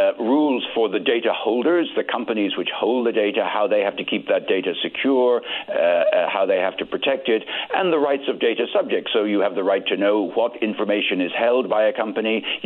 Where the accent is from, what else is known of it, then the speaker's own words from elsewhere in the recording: Ireland; Well, I mean, as an Irishman, I can only think of Brexit with great sadness.